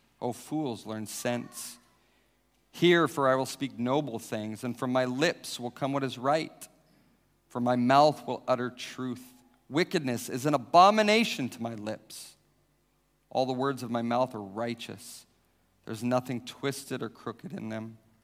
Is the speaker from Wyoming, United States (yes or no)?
yes; Wyoming, United States; So, I'm from Wyoming. Back in Wyoming, I loved camping and going into the mountains.